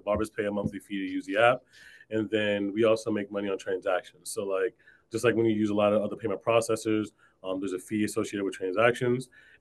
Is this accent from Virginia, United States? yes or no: yes; Virginia, United States; also born or lived in Atlanta, Georgia; I mean, I grew up in Atlanta. Well, let me not say that. I was born in Atlanta. I moved up to like the DMV area when I was in like middle school. And so I've been here for like 20 years now. So like Georgia made, Virginia refined.